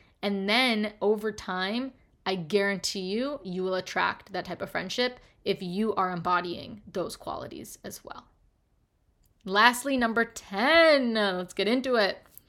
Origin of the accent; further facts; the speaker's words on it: Chicago, Illinois, United States; If you don't know, I'm originally from Chicago.